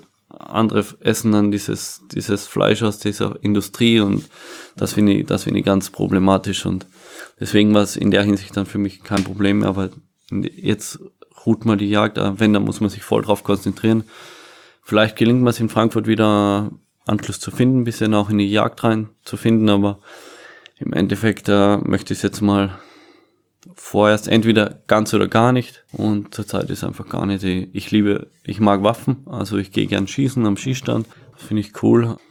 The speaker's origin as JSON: {"language": "German", "town": "Sirnitz", "region": "Carinthia", "country": "Austria", "tie": "born or raised there", "said": "Meine wichtigsten Freunde sind bei mir daheim in Sirnitz, in meinem Heimatdorf. Meine Familie ist daheim, meine Freunde sind daheim."}